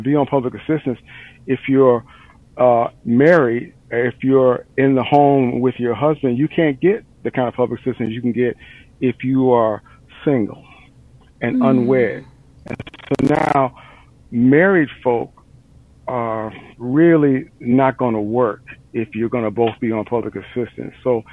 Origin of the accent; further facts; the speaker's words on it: Detroit, Michigan, United States; born there; I was born in Detroit, and now today, I'm probably the only one left alive on my block.